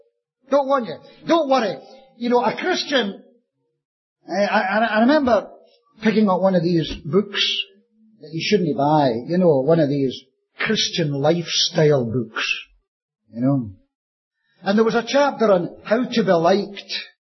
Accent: Scotland, United Kingdom; Or maybe because I'm Scottish.

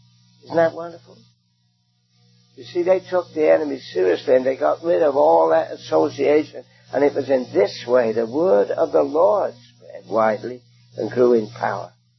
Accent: England, United Kingdom; Now, I grew up in England. You can tell from my accent. Not Scotland, by the way. Don't make that mistake. I grew up in England

